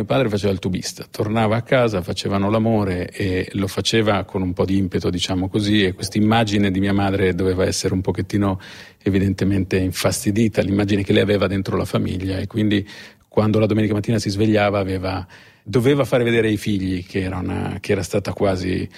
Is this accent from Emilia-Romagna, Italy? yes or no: yes; Ravenna, Emilia-Romagna, Italy; born there